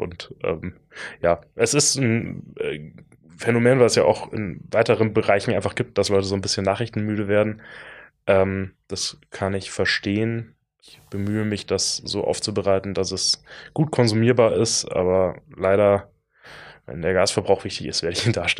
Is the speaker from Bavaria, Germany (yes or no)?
yes; Munich, Bavaria, Germany; Schwierige Frage und ich muss München sagen. Ich bin Münchner.